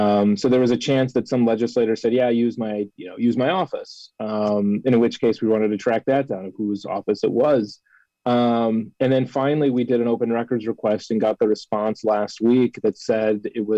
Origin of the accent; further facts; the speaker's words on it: United States; You do not get any, in my book, as an American, as somebody who's proud to be an American, trying to overthrow our democratic republic